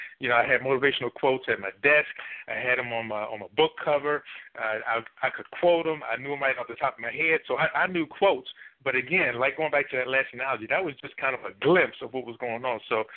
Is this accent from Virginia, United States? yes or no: yes; Richmond, Virginia, United States; growing up in Richmond, Virginia